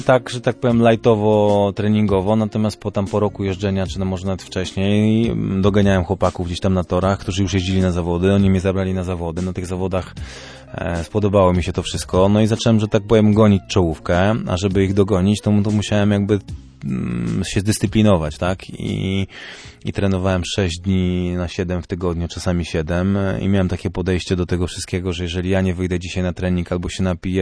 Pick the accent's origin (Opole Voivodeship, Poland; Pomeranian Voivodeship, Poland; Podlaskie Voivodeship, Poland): Pomeranian Voivodeship, Poland; Prabuty; ja rzeczywiście pochodzę z Prabut. Prabuty to było specyficzne miasto